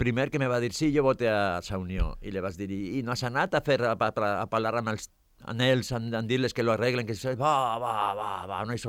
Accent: Basque Country, Spain; El meu poble està a 25 quilòmetres de Sant Sebastià, però està a 60 de Pamplona, d'Iruña.

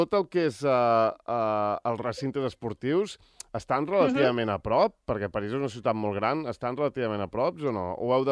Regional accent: Balearic Islands, Spain; Digue-li que sóc de les Illes, també.

